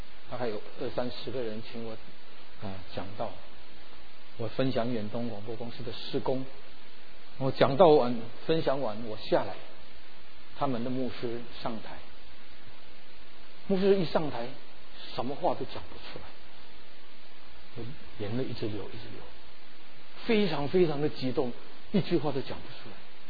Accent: Philippines; 我是在菲律宾长大的，我跟师母，我们是在菲律宾长大，

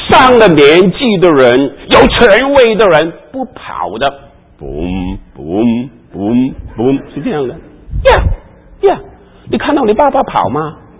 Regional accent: China; 因为我们都是中国人

